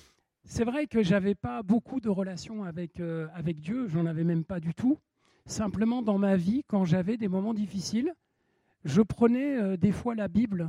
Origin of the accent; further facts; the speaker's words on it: Nancy, Grand Est, France; Donc moi je suis du nord de la France, je suis originaire de Nancy, je suis lorrain.